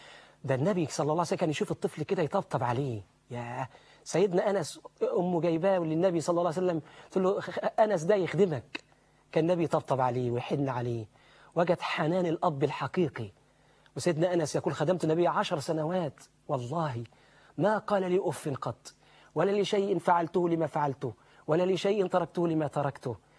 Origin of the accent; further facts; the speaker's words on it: Egypt; أنا كمواطن مصري لازم أعرف مين دول